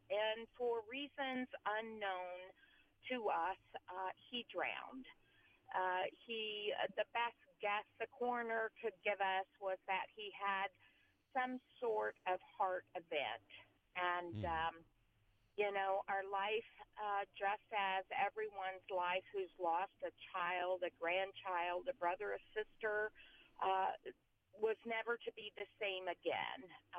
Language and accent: English; Indiana, United States; We grew up in Midwestern Indiana, and we had the opportunity.